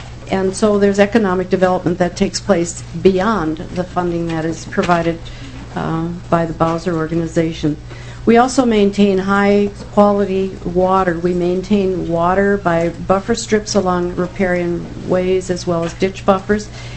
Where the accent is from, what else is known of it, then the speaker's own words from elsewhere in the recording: Olivia, Minnesota, United States; I am from Rendell County, Minnesota, the county seat of Olivia, Minnesota.